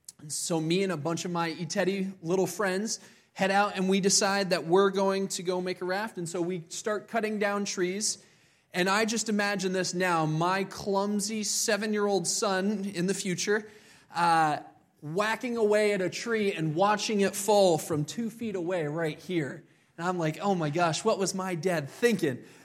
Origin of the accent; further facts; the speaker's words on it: Papua New Guinea; born there; I was born overseas in Papua New Guinea.